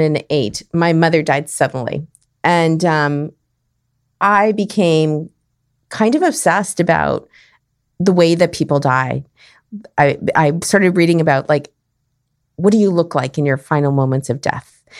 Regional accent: Winnipeg, Manitoba, Canada; So really, well, I grew up in Winnipeg, the north end of Winnipeg.

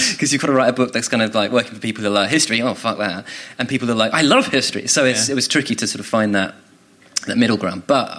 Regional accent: Royal Tunbridge Wells, South East England, United Kingdom; I'm from Royal Tunbridge Wells.

